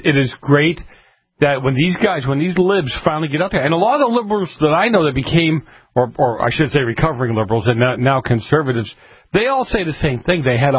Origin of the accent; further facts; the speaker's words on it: Boston, Massachusetts, United States; No. Actually, I'm from Boston.